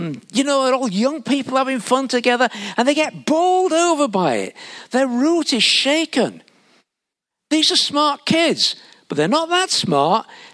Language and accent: English; Yorkshire and the Humber, United Kingdom; where I grew up in Yorkshire